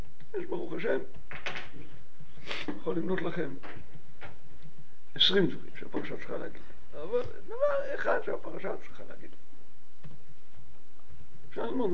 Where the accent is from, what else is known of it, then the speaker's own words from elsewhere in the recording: Jerusalem, Jerusalem District, Israel; אני הייתי ירושלמי